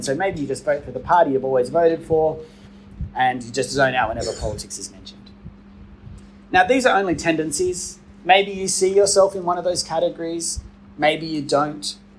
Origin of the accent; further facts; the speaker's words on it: Australia; I can say that I'm Australian. I was born here. I can prove it. I have an Australian passport, an Australian birth certificate.